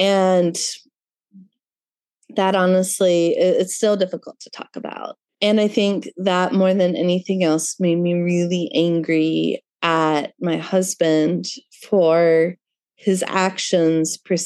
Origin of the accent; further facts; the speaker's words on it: Georgia, United States; I'm a Southern girl. I'm from Georgia. I am very socialized to be a nice, you know, polite, happy woman.